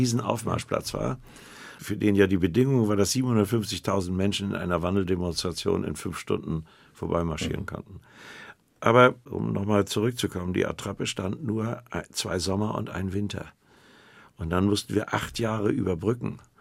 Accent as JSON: {"language": "German", "region": "Hamburg", "country": "Germany", "said": "was uns eigentlich einfiel, als Hamburger nun ein Berliner Schloss bauen zu wollen"}